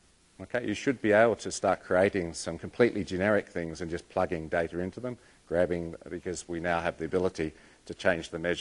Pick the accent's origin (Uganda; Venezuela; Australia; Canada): Australia; Yeah, I'm from Australia